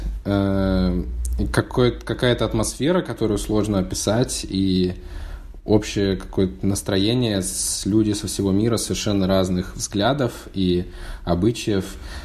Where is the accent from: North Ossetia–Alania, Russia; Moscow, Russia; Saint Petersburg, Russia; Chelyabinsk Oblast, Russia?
Moscow, Russia; now in New York, United States; был из Москвы, стал из Нью-Йорка.